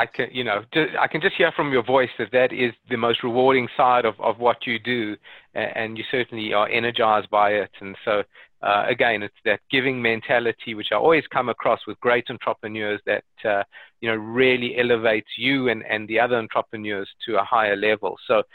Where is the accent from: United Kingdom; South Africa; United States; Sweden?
South Africa; Again, you know, I come from South Africa.